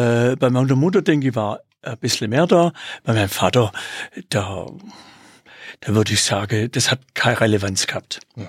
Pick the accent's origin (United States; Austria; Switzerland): Switzerland; Ralligen, Bern; ich komme aus Ralligen, am Thunersee, und da waren die 1977 auch auf einer Freizeit in Ralligen, wo ich jetzt lebe.